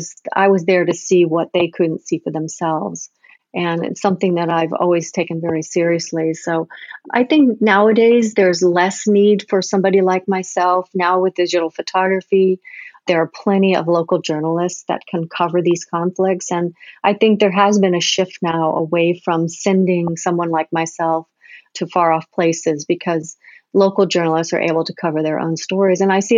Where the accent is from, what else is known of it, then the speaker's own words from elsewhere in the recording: United States; I also have a very clear understanding of what my role is, especially being an American photojournalist.